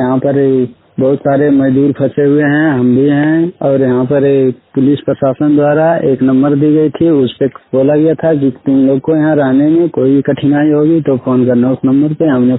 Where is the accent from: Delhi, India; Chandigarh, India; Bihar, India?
Bihar, India; Jamui; now in Haridwar, India; जमुई जिला बिहार से बोल के रहने वाले हैं। हम हरिद्वार के बादराबाद थाना बेगमपुर गांव से अभी बात कर रहे हैं।